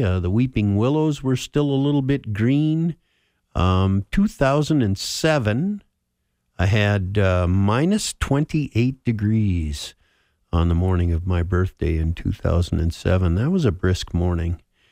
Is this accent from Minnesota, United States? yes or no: yes; Park Rapids, Minnesota, United States; born there; now in Grand Rapids, United States; I was born in Park Rapids, 1 sister in Minneapolis. So I guess that's 7. Anyway, moved around a lot until we settled into the Grand Rapids area in 1950.